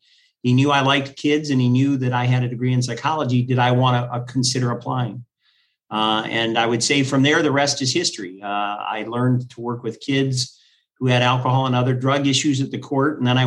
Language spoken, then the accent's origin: English; Ohio, United States; also born or lived in Michigan; I was particularly drawn to Milwaukee because I'm from the Midwest, grew up in Ohio, and then we had lived in Michigan.